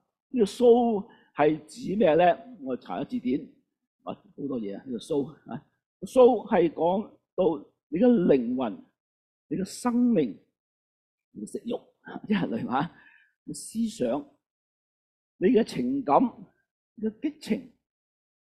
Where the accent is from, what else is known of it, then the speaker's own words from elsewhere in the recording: China; 中文都好，中文都好，係我哋中國人都要撐下自己。